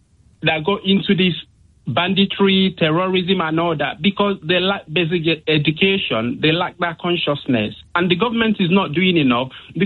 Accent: Nigeria; now in United Kingdom; Growing up in Nigeria, I grew up in Nigeria before I moved to the UK

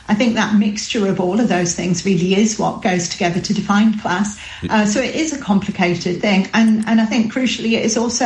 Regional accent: Middlesbrough, North East England, United Kingdom; I grew up in Middlesbrough, one of five kids.

